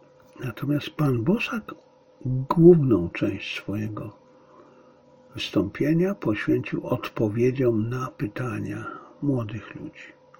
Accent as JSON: {"language": "Polish", "country": "China", "second_language": "Polish", "lives_now": "Poland", "said": "Chińczycy uważają, że jestem gównem, a Polacy też. Bo jestem Chińczykiem."}